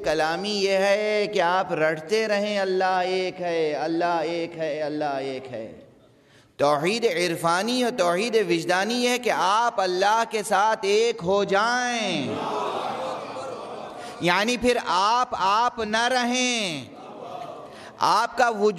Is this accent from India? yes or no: yes; Lucknow, Uttar Pradesh, India; ہمارا تعلق اودھ سے ہے، لکھنؤ اور اس کے مضافات سے۔